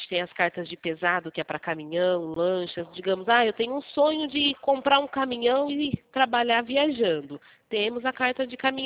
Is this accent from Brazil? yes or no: yes; São Paulo, Brazil; Ah, eu sou aqui do estado de São